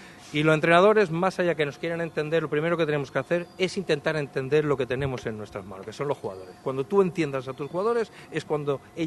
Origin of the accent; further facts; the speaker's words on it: Málaga, Andalusia, Spain; Soy un malagueño más